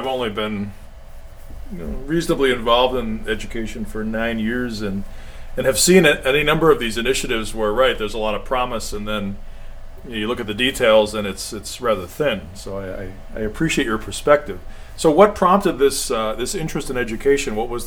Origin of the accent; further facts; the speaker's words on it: Wisconsin, United States; the Medicare spending went up significantly in Wisconsin, my home state.